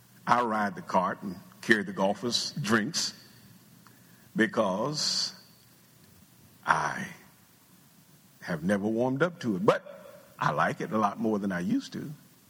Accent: Ohio, United States; I'm from Ohio and right up the road from Cincinnati.

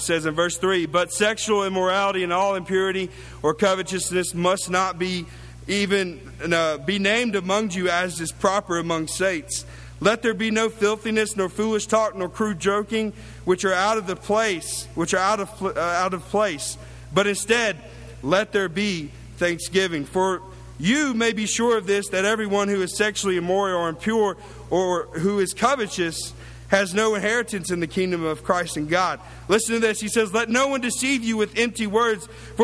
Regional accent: Columbia, South Carolina, United States; I got to preach at one of the local congregations in my hometown in Columbia, South Carolina.

